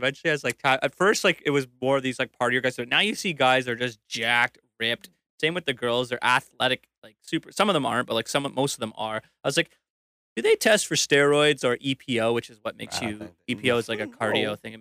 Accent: Oakville, Ontario, Canada; So I grew up in Oakville, which is right on Lake Ontario.

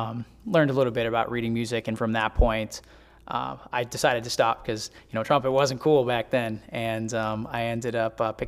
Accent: Maine, United States; now in New Hampshire, United States; So originally, I'm from Maine. I moved to New Hampshire about 2.5 years ago

